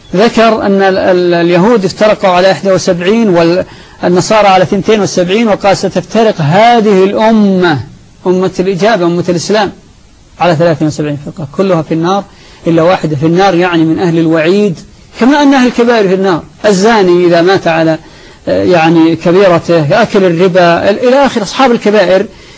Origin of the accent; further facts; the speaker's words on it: Saudi Arabia; فمثلا عندنا في المملكة العربية السعودية